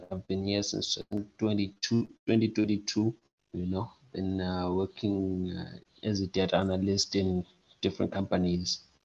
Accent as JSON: {"language": "English", "region": "Bulawayo", "country": "Zimbabwe", "tie": "born or raised there", "said": "I grew up in Bulawayo, and I went to Greenfield Primary School. And then I went to John Talak High in Tabazinduna, but still Bulawayo the same."}